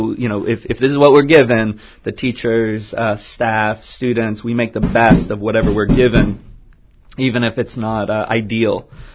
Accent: Massachusetts, United States; I mean, so I grew up on the South Shore, and when I first visited Gloucester

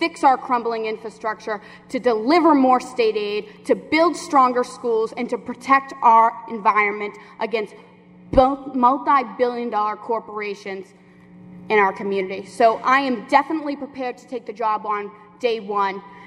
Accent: Saugus, Massachusetts, United States; he often used to refer to me as … he was so proud of the fact that I was so proud of my hometown community.

